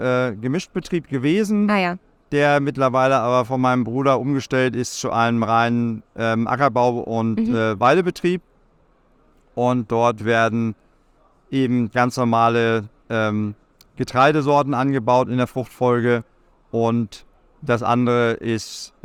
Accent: Lower Saxony, Germany; ich bin gebürtig aus der Lüneburger Heide, bin 55 Jahre alt

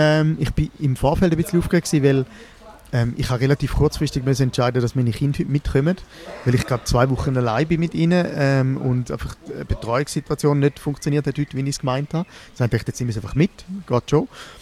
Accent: Switzerland; Dort gibt es nicht so eine Kleinkunstszene wie, wie bei uns in der Schweiz oder im deutschsprachigen Raum.

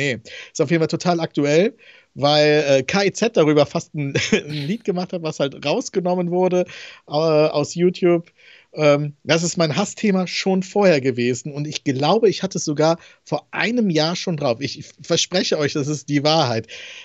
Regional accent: Aachen, North Rhine-Westphalia, Germany; ich komme ja aus Aachen

